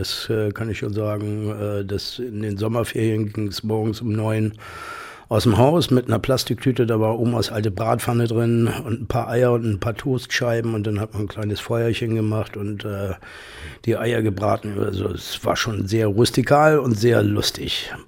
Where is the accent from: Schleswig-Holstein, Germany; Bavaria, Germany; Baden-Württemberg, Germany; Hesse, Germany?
Schleswig-Holstein, Germany; Eutin; born there; Ja, es waren 2 Stunden im Kreißsaal, kurz danach.